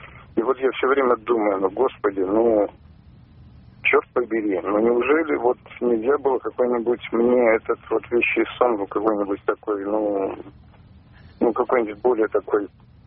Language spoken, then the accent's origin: Russian; Tolyatti, Samara Oblast, Russia; я из Тольятти.